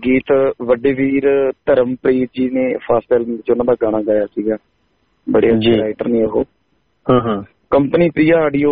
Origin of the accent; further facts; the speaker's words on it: Rampura Phul, Punjab, India; born there; ਰਾਮਤਾ ਫੂਲ ਪਿੰਡ ਡਿਸਟ੍ਰਿਕਟ ਬਠਿੰਡਾ … ਦੇ ਘਰ ਮੇਰਾ ਜਨਮ ਹੋਇਆ